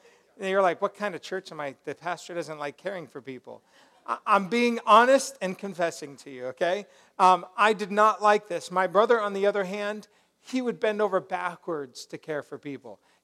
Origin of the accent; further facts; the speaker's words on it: Colorado, United States; I grew up in Colorado, a lot of snow.